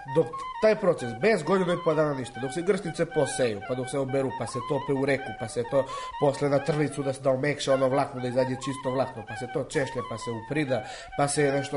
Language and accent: Serbian; Svrljig, Southern and Eastern Serbia, Serbia; born or raised there